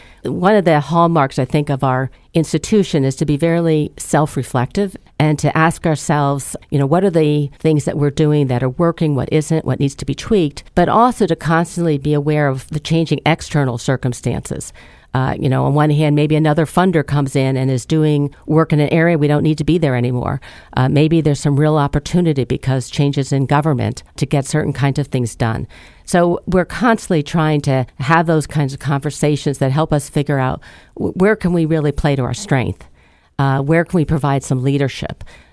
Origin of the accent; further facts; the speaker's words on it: Altoona, Pennsylvania, United States; now in Baltimore, United States; Very, very small town in western Pennsylvania, Altoona, Pennsylvania. I sometimes see it on the weather maps here in Baltimore